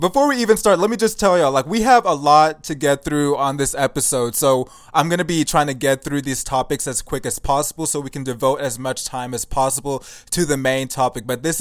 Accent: United States; I was born and raised in America.

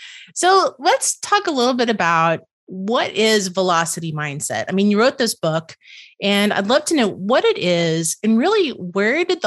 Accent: the South, United States; accent: Southern; I mean, my Southern accent comes out occasionally.

